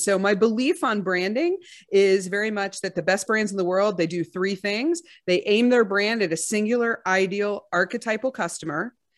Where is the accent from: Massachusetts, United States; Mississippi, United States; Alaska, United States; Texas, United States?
Texas, United States; I'm from Texas.